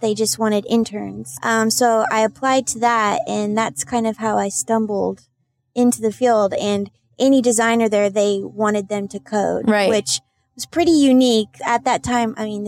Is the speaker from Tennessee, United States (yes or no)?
no; Iowa, United States; When I grew up in Iowa and I loved growing up there, it was just this feeling. It felt like home.